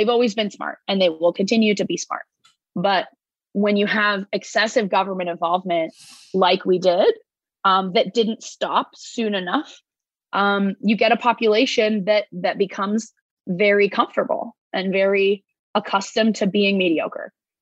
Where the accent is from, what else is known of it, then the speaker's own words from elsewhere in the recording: Toronto, Ontario, Canada; I am moving to Miami this fall. I'm originally from Toronto. We've met in Toronto. We've lived in Toronto for a while. I'm moving south of the border. I'm an East Coast person, definitely.